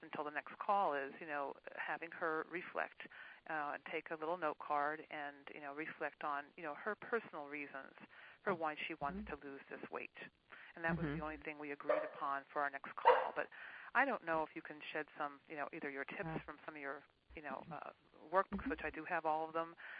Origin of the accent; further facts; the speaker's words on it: Wilkes-Barre, Pennsylvania, United States; I'm from Wilkes-Barre, Pennsylvania.